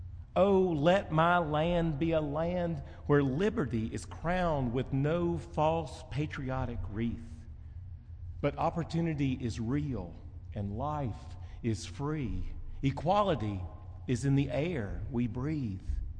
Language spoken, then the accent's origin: English; Tennessee, United States; also born or lived in Arkansas; Growing up in East Tennessee and Arkansas